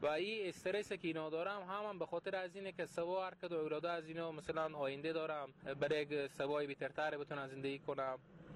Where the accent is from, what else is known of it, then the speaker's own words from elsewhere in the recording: Herat, Afghanistan; از هرات هستم.